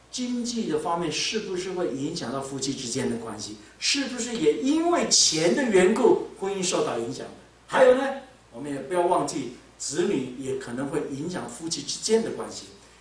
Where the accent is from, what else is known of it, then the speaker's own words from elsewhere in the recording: Taiwan; 我们呢从台湾来的